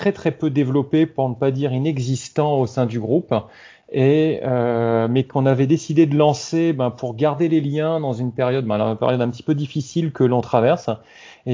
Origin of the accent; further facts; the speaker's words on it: Réunion, France; moved away as an adult; en tant que Domiens, j'ai grandi à La Réunion, un parcours classique. Bon, moi, je suis parti après le bac parce qu'à l'époque, à La Réunion, il n'y avait pas énormément d'études supérieures, donc on partait tous après le bac pour aller faire nos études en métropole.